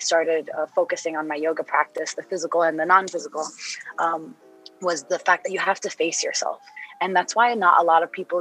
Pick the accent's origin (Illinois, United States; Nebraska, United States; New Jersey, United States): New Jersey, United States; now in Denver, United States; I was raised in New Jersey, currently in Denver, but Palestinian at heart.